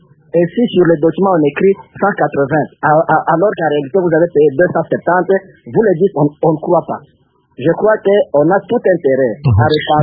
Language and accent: French; DR Congo; on m'exige de prouver que je suis congolais